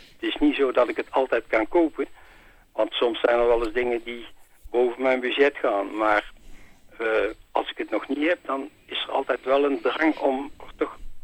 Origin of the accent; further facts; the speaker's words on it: Oosterhout, North Brabant, Netherlands; ik kom uit het Brabantse Oosterhout.